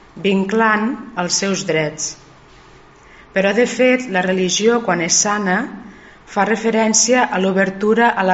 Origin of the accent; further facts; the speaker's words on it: Reus, Catalonia, Spain; sóc carmelita descalça de la comunitat de Terrassa, sóc filla de Reus i des de fa 6 anys, podríem dir, estic fent una experiència de vida eremítica en un poble d'aquí a la vora.